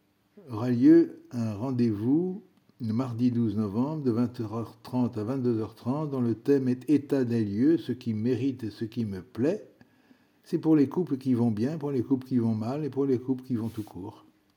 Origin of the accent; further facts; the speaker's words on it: Saint-Cloud, Île-de-France, France; j'ai grandi à Saint-Cloud en fréquentant les établissements privés jusqu'à mon bac.